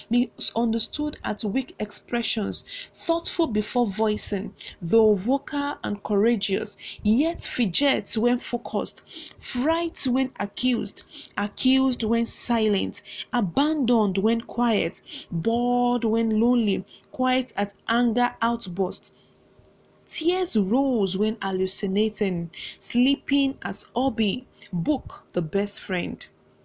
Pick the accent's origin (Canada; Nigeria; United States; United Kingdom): Nigeria; I'm a contestant from Nigeria